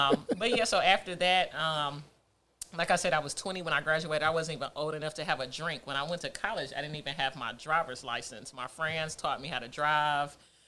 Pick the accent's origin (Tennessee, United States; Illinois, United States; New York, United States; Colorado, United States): Tennessee, United States; Nashville; just kind of growing up in Nashville, I always wanted to get back to Detroit, which is where the roots was, which is where the majority of our family was. We were the only ones that were in Nashville.